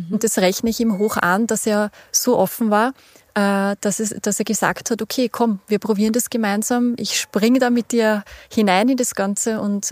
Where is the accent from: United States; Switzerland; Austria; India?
Austria; Wir sind ja doch als Österreicher sehr patriotisch. Wir haben sehr viele Traditionen, wir haben sehr viele Bräuche.